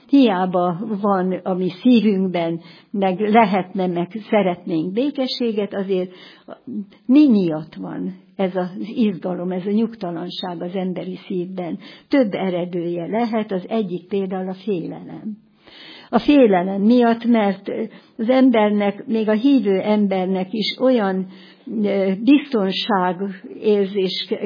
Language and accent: Hungarian; Abádszalók, Jász-Nagykun-Szolnok, Hungary; born there; mert hát én ott születtem Abátszalókon